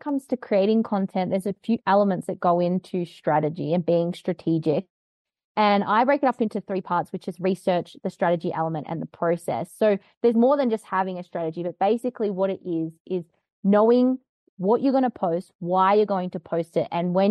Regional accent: Australia; now in Bogota, Colombia; I am Australian, but I'm currently not in Australia at the moment. I'm dialing in from Bogota in Colombia. So that's where I'm currently hanging out in Colombia for the next few months.

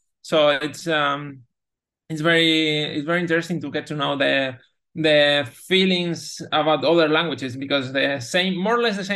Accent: Malaga, Andalusia, Spain; English is a second language; the adaptation takes place in Malaga, is my hometown in Spain.

